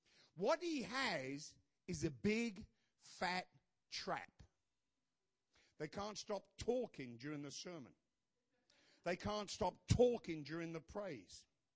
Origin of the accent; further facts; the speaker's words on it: England, United Kingdom; Even I can figure that out. And I'm English.